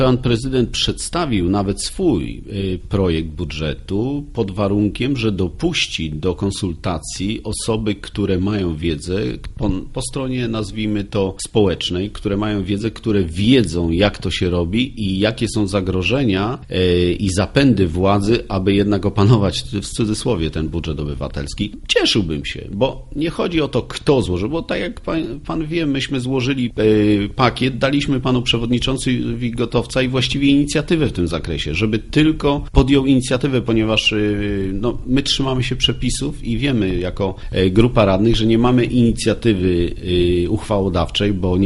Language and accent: Polish; Lubin, Lower Silesian Voivodeship, Poland; mimo tego, że mieszkam tu, jestem rodowitym lubinianinem, znam problemy miasta